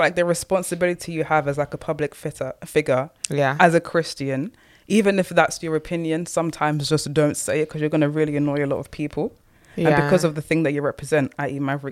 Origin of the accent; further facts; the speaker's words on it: Dagenham, London, United Kingdom; I think I can be authentic because I'm a devil from Dagenham. I can do whatever the hell I want to do.